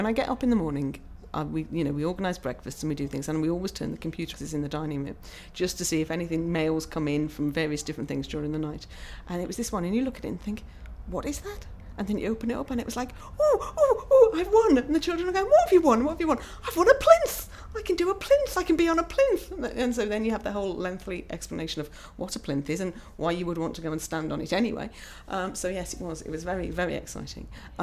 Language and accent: English; Haverhill, East of England, United Kingdom; I am 42 years old and I come from Haverhill in Suffolk.